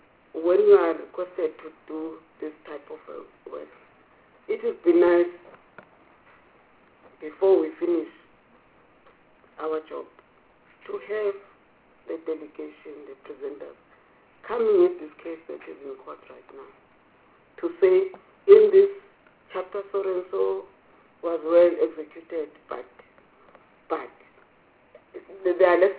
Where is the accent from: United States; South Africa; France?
South Africa; but as a South African, I didn't see those things being followed.